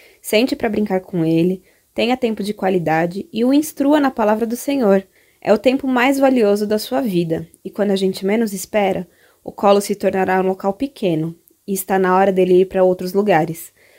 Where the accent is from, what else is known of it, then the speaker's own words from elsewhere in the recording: São Paulo, Brazil; sou de São Paulo, capital, da Igreja Presbiteriana Jardim Fontales